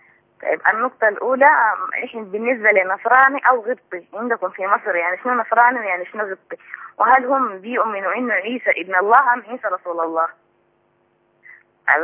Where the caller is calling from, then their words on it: Sudan; من السودان.